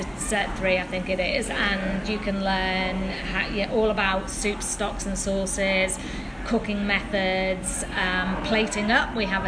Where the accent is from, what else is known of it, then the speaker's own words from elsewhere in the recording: England, United Kingdom; now in Australia; Yeah, so obviously being English, I love Jamie Oliver.